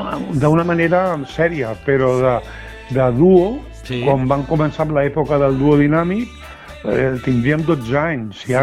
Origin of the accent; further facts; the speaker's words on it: L'Hospitalet de Llobregat, Catalonia, Spain; Som de l'Hospitalet.